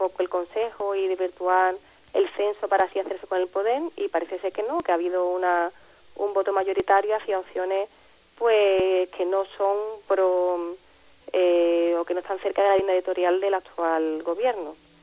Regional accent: Andalusia, Spain; accent: Andalusian; si los que tenemos un acento andaluz marcado nos sentiríamos igual de seguros con este acento

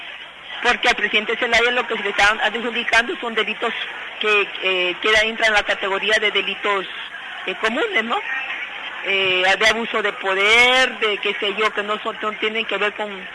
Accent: Honduras; quienes somos la resistencia hondureña y quienes estamos atrás somos el mismo pueblo.

